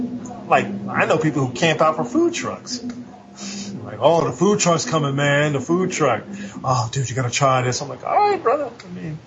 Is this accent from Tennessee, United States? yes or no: no; Texas, United States; I'm from Texas. I like to eat barbecue a lot. Like Southern barbecue, and there's not really any up here